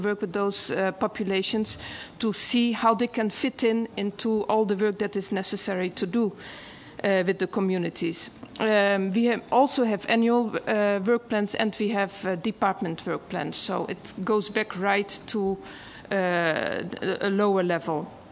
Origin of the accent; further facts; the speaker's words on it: Republic of the Congo; from Congo Brazzaville.